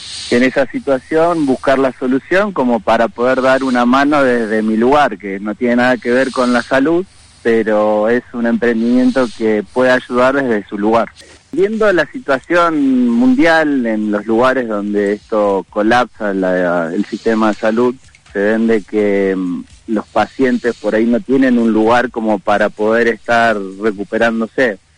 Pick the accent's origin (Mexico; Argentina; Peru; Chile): Argentina; Bariloche, Río Negro; Soy de Bariloche, después de estudiar volví a mi ciudad.